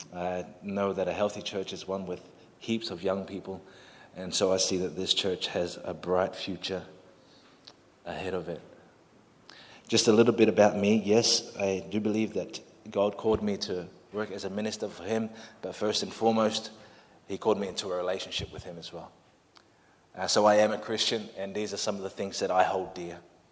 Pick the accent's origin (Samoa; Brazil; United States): Samoa; That's how I say hello in my native tongue. I am Samoan by nationality, and we say Talofa in Samoan.